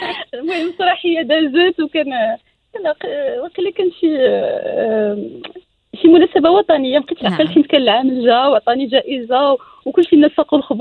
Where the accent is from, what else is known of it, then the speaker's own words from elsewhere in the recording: Marrakesh, Marrakesh-Safi, Morocco; انا من مراكش باش نجي لكازا ما كانتش سهله